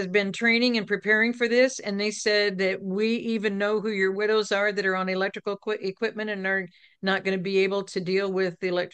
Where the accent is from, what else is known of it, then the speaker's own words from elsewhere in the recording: California, United States; And I am from California, and so I study the Constitution in all the states